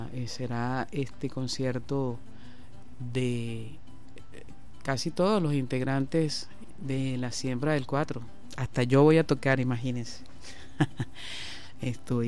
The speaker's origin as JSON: {"language": "Spanish", "country": "Venezuela", "said": "como pueblo, como gente, como venezolanos"}